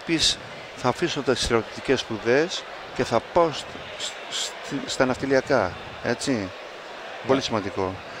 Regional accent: Kasos, South Aegean, Greece; Εγώ είμαι από την Κάζο

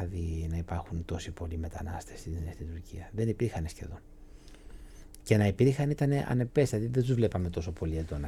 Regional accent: Greece; είμαι Έλληνας

